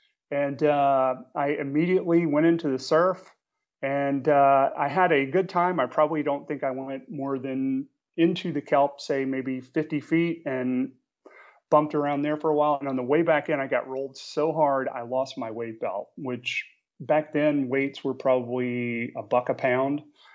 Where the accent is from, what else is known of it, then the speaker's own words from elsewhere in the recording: New Orleans, Louisiana, United States; now in California, United States; I grew up in New Orleans, and I was out here in California when I read that.